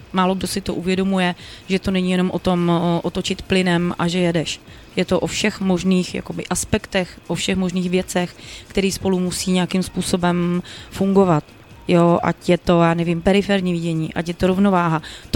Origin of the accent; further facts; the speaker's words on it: Olomouc, Olomouc Region, Czechia; tak z Olomouce, já jsem z Olomouce